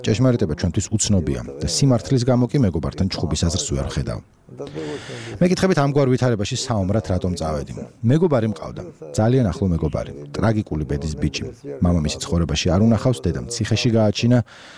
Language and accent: Georgian; Sukhumi, Abkhazia, Georgia; also born or lived in Gulripshi; ძირძველი სოხუმელი ვარ. სოხუმში დავიბადე. გულირიფში ვცხოვრობდი. გულირიფში შოთა რუსთაველის სახელობის სკოლა დაამთავრე.